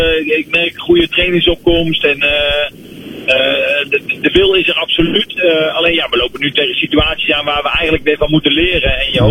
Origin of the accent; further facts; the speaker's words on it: Apeldoorn, Gelderland, Netherlands; ik kom uit Apeldoorn.